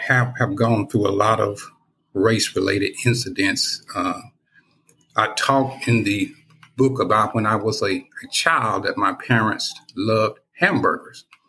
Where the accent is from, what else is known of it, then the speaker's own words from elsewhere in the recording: Deep South, United States; things were very, very tough for a young Black kid growing up in the Deep South in the 1960s.